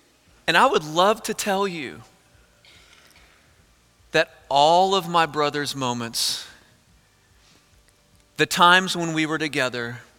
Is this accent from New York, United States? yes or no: no; Texas, United States; I grew up in East Texas, 5 brothers, no sisters, no conflict, right?